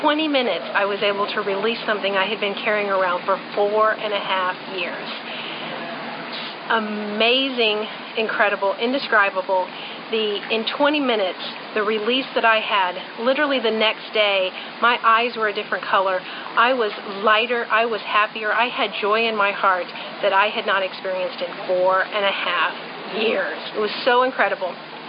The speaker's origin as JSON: {"language": "English", "town": "Orlando", "region": "Florida", "country": "United States", "said": "I'm from Orlando, Florida, and I was in an event with Aurora Winter."}